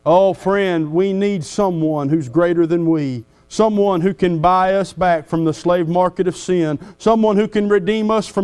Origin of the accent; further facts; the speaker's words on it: Saluda, North Carolina, United States; And we were peculiar growing up. We was backwards. We was from Saluda.